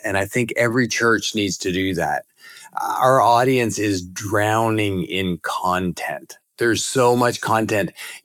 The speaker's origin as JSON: {"language": "English", "region": "New Brunswick", "country": "Canada", "tie": "born or raised there", "lives_now": "Jacksonville, United States", "said": "I grew up in Canada from New Brunswick. And now I live in Jacksonville, Florida, and I am a somewhat new American citizen."}